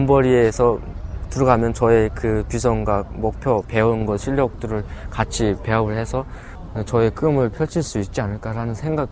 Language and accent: Korean; North Korea; now in South Korea; 나는 항상 이제 북한에서 왔는데